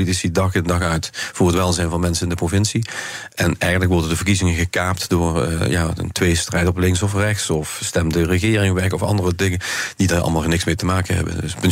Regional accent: Maastricht, Limburg, Netherlands; Ik kom zelf uit Maastricht. Een van de natuurgebieden ligt ten zuiden van Maastricht.

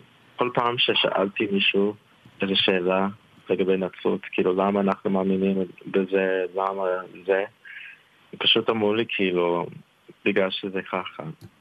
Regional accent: Baltimore, Maryland, United States; גדלתי כאילו בבולטימור, וושינגטון, האזור הזה, ויש שם כאילו קהילה ענקית של יהודים.

